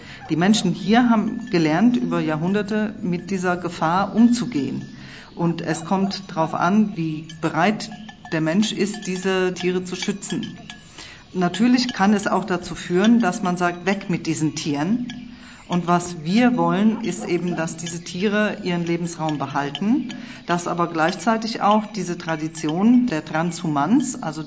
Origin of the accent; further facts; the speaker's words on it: Siegen, North Rhine-Westphalia, Germany; now in Romania; Ich bin im Raum Siegen geboren. Meine Eltern haben einen eigenen Wald dort. Und ich bin halt in diesem Wald aufgewachsen.